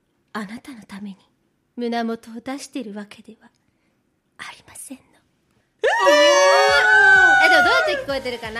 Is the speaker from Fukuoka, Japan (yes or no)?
no; Okinawa, Japan; 私たち沖縄出身でヒューマンアカデミー那覇校という学校を卒業してきたんですけれども